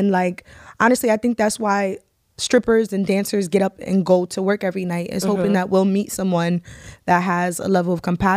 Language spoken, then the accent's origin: English; the North, United States; I mean, growing up in the North, I feel like more women up North are slim anyway.